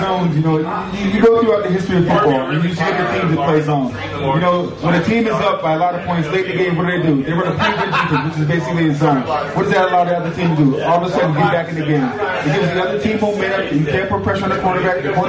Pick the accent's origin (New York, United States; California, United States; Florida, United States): New York, United States; Syracuse; You know what? I've been here, born and raised in Syracuse. I was here long before those coaches got here.